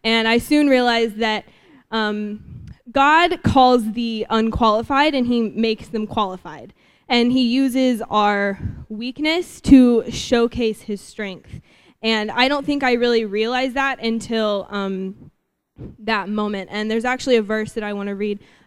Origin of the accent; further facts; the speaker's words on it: Nashville, Tennessee, United States; now in Hazlet, United States; So I'm from Nashville, Tennessee, and I was living with my family, and I was working at a bakery.